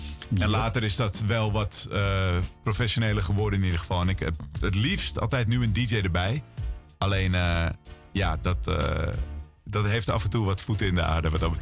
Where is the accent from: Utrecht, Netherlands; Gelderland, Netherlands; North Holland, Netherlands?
North Holland, Netherlands; We komen uit West-Friesland, we houden van een borreltje.